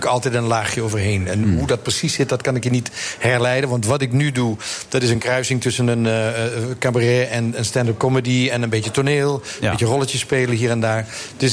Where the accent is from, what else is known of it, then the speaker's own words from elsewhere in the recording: Limburg, Netherlands; accent: Limburgish dialect; Een Limburger, dus ik praat plat.